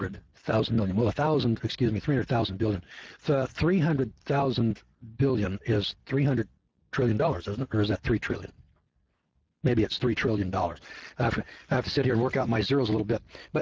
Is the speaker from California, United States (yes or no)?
yes; California, United States; I was from California, so I'd never seen coal before in my life.